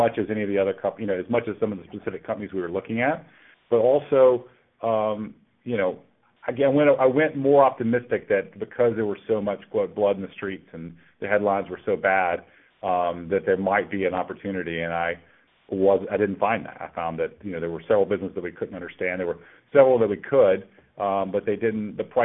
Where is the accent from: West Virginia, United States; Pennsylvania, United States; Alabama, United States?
Alabama, United States; well, are you from the United States? And I said, yes. He said, where are you from? I said, Alabama.